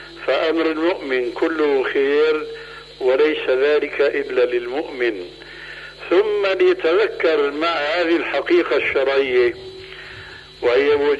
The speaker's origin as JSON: {"language": "Arabic", "country": "Syria", "said": "هيك كما يقولون عندنا في سوريا"}